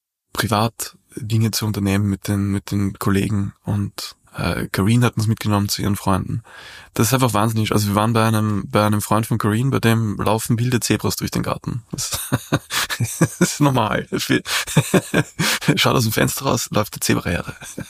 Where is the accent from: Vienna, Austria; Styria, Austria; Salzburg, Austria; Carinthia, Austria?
Vienna, Austria; ist man als Wiener nicht so gewöhnt.